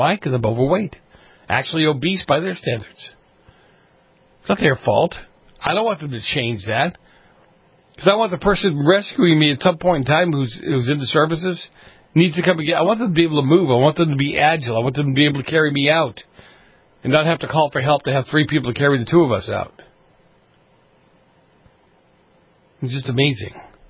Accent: Boston, Massachusetts, United States; I grew up in Boston. I grew up in the city.

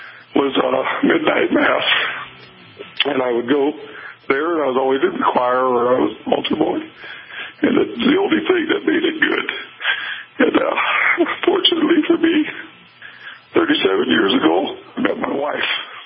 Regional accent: South Dakota, United States; I'm one of 11 children. I grew up in South Dakota

